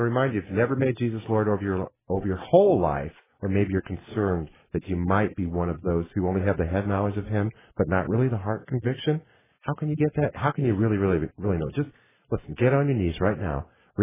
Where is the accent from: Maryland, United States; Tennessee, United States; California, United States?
California, United States; Now, I'm from Southern California.